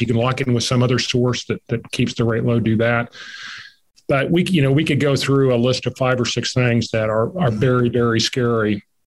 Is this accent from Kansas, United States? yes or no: yes; Kansas, United States; like I'm from Kansas and you got all these farmers that are rich on paper.